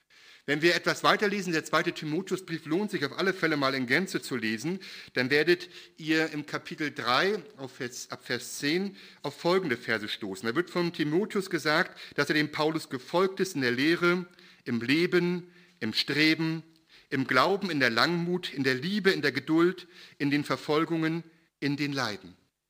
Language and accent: German; East Germany, Germany; Ich bin ja in der DDR aufgewachsen und habe erst mit 18 Jahren Jesus gefunden und mich für ihn entschieden.